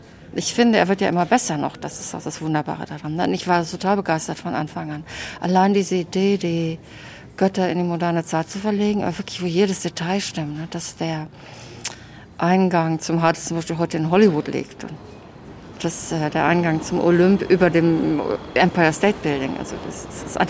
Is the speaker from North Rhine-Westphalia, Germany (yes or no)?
yes; Wachtendonk, North Rhine-Westphalia, Germany; ich komme aus Wachtendonk am Niederrhein, falls das jemandem was sagt.